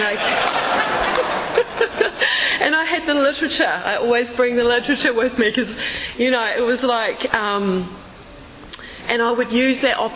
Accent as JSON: {"language": "English", "country": "New Zealand", "lives_now": "San Diego, United States", "said": "Although I live in San Diego, I'm from New Zealand. I was born in New Zealand. I got clean in New Zealand."}